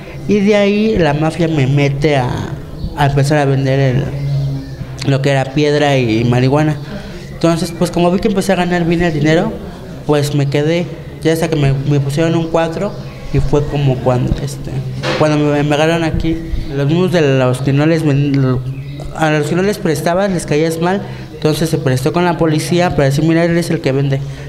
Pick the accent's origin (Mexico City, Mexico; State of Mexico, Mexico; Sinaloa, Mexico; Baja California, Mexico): Mexico City, Mexico; Tengo 36 años. Soy aquí originario de la Ciudad de México.